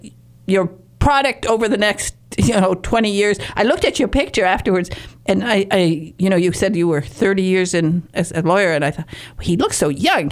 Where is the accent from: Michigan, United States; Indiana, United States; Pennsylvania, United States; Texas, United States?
Michigan, United States; I'm from the Northern Peninsula of Michigan. We're called Youpers, and there aren't that many people up there.